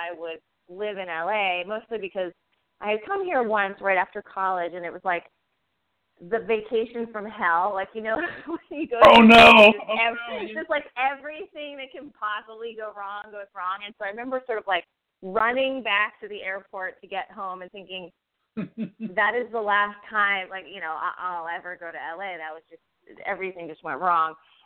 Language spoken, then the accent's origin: English; New Jersey, United States; also born or lived in New York City; now in Los Angeles, United States; Yeah, I grew up in New Jersey, right off the Garden